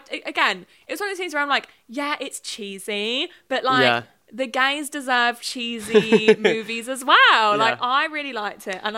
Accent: London, United Kingdom; I'm from London.

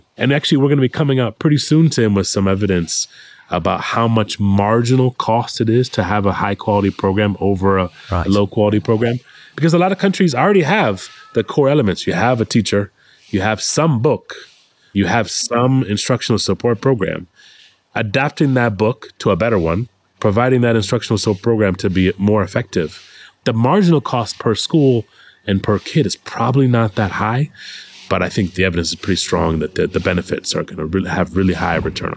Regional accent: United States; I'm an American.

